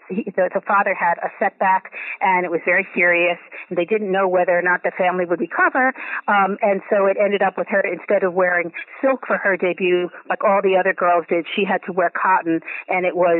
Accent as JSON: {"language": "English", "region": "New York", "country": "United States", "said": "I'm a New Yorker. I've been living in the New York area and outside of New York for since I was in college."}